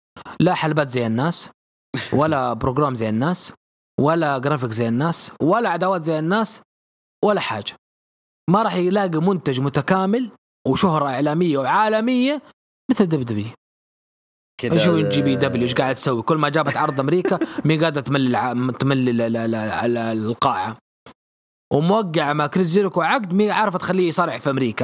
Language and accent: Arabic; Saudi Arabia; انت ما حد عرفك عندنا في السعودية